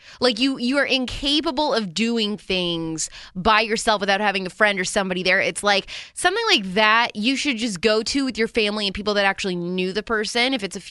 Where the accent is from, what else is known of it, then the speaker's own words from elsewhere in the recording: Kentucky, United States; This guy picks me up and takes me to one of the most haunted places in the world, like where I grew up in Kentucky.